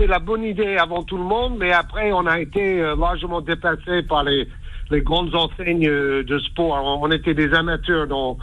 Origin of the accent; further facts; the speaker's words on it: United States; Oui, en fait, je suis français de naissance par ma mère.